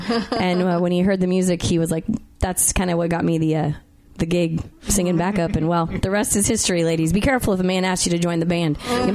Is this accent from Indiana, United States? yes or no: no; Austin, Texas, United States; We're from Austin, Texas.